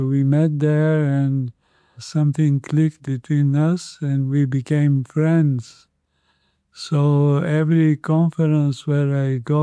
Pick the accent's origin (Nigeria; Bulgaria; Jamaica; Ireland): Bulgaria; moved away as an adult; now in United States; Yeah, I am originally from Bulgaria, and I grew up there, and I went to school there, and I worked for 15 years in Bulgaria until I moved to the U.S.